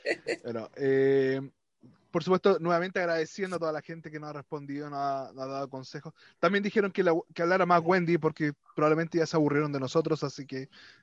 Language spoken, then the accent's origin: Spanish; Chile; Bueno, como chileno, yo creo que solamente podríamos felicitarlos